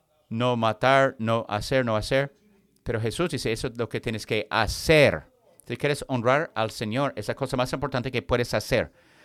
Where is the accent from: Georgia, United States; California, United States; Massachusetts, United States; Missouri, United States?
Georgia, United States; accent: Southern; Yo soy de Georgia. Es un acento sureño.